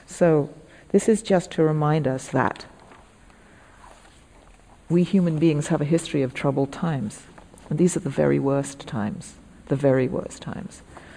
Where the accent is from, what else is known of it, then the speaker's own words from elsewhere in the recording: England, United Kingdom; I know about being English that in 1879, 1.5 million Irish people died of famine.